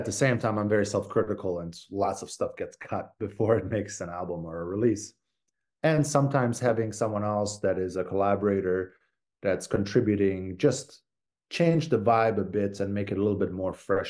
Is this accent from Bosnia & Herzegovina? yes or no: yes; Mostar, Herzegovina-Neretva Canton, Bosnia & Herzegovina; born there; English is a second language; I was born in Mostar. So the city with the old bridge.